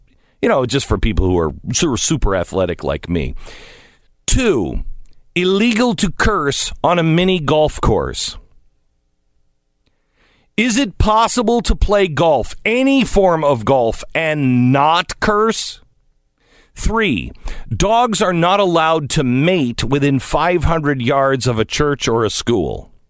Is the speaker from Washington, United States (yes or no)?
yes; Seattle, Washington, United States; As I grew up in Seattle, Washington, I always wanted to live in California.